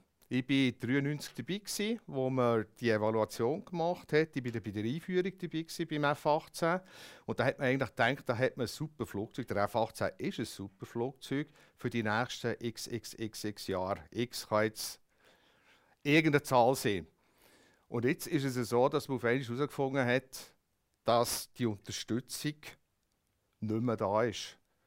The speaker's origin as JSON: {"language": "German", "country": "Switzerland", "said": "Das sind so Sachen, die ich jetzt als Schweizer würde wichtig finden und anschauen."}